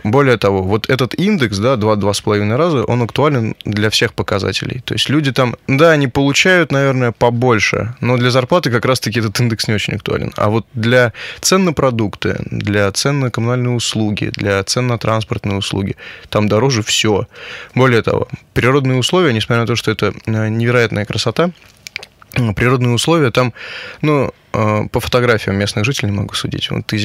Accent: Yaroslavl, Yaroslavl Oblast, Russia; в моем родном городе осталась, я все равно, чем дальше я еду, тем больше хочется в Ярославль.

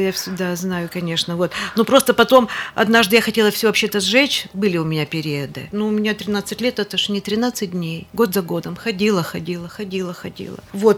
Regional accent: Perm, Perm Krai, Russia; Я вот из Перми приехал

